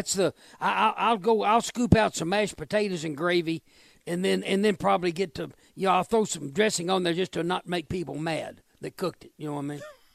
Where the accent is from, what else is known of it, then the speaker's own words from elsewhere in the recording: Little Rock, Arkansas, United States; I mean, growing up in Little Rock where I did, the Thanksgiving Day game, you know, it ended up between the two Little Rock schools